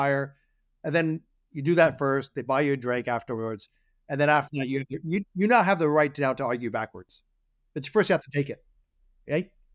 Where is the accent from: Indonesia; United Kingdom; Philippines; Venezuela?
United Kingdom; Hampstead, London; moved away as an adult; now in United States; I'm originally from Hampstead, born in Hampstead in North London. Came across the pond in 75. Always been proud of my British roots.